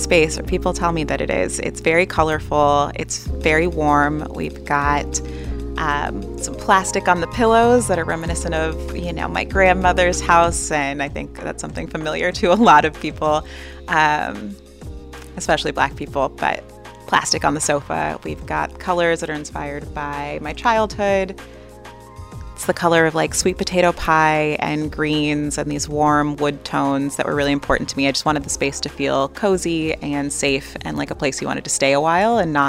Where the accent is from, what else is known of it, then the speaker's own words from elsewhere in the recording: Los Angeles, California, United States; I grew up here in South Central Los Angeles, and a lot of our staff is from here.